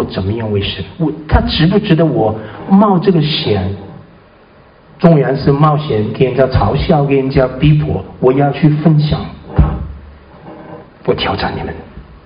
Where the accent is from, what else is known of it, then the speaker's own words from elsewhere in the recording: China; 我们中国人也是很厉害